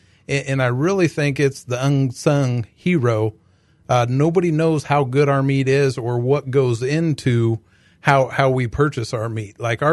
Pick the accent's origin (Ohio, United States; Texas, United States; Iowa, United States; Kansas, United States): Iowa, United States; Washington; I grew up in Washington, Iowa.